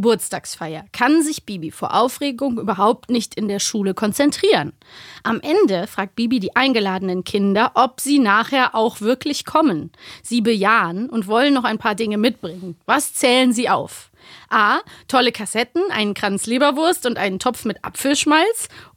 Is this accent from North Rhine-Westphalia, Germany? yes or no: yes; Cologne, North Rhine-Westphalia, Germany; Ich komme aus Köln.